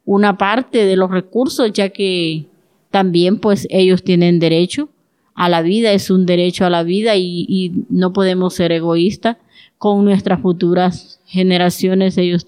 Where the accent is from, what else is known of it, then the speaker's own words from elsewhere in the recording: El Corpus, Choluteca, Honduras; Soy del Corpus, Choluteca, Honduras.